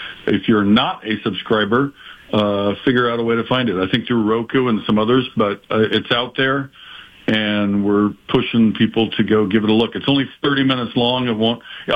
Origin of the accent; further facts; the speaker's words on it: Kent, Washington, United States; Well, I grew up in Kent, Washington, south of Seattle.